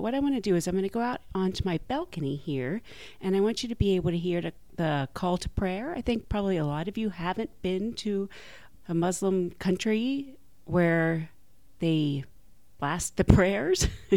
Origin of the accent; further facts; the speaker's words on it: Pittsburgh, Pennsylvania, United States; I'm from Pittsburgh, so it's